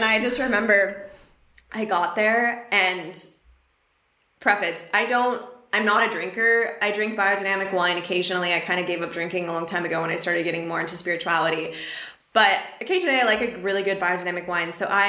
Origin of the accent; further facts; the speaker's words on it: United States; moved away; I'm from America. I'm used to all the best compliances and like stuff and convenience and like everything.